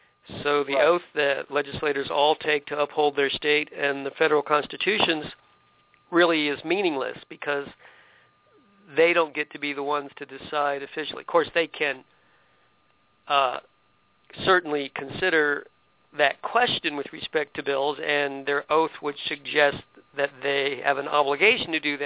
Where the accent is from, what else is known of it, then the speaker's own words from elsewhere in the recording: Tampa, Florida, United States; My hometown, I grew up in Tampa.